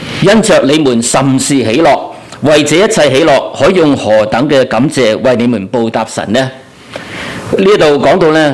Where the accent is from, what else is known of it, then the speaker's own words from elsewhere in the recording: Guangdong, China; 我们广东人所谓要死要活啊。